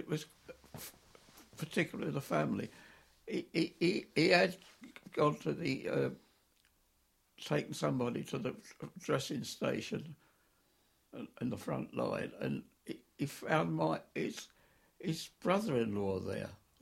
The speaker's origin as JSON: {"language": "English", "town": "Rochester", "region": "South East England", "country": "United Kingdom", "tie": "born there", "said": "I was born on March the 26th, 1920 in Rochester, Kent."}